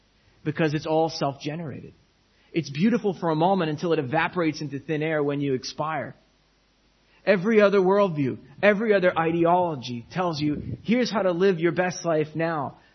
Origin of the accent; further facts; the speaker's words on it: New England, United States; I grew up in the Roman Catholic Church in New England